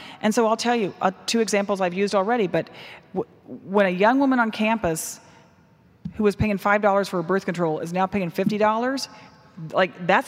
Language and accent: English; Texas, United States; I'll say even Texas because I'm a Texan.